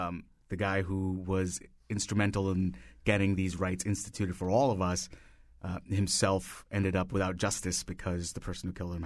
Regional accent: India; moved away as an adult; So I grew up in India and I moved here 16 years ago.

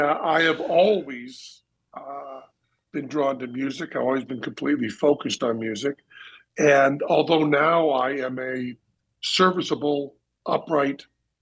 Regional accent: Greenfield, Massachusetts, United States; I'm from Greenfield, Massachusetts, and I lived about 2 years, 2.5 years on the road, just hitchhiking, sleeping rough, as they say, hopping trains.

